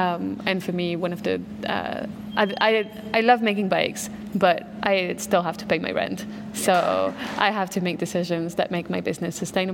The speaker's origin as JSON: {"language": "English", "country": "Belgium", "said": "It's Wednesday in French, and I'm from Belgium."}